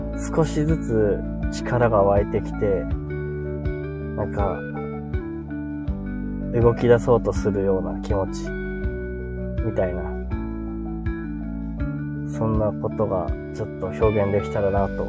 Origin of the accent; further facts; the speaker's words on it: Miyagi, Japan; also born or lived in Akita; あ、僕は宮城ですよ。宮城出身で宮城に今もいます。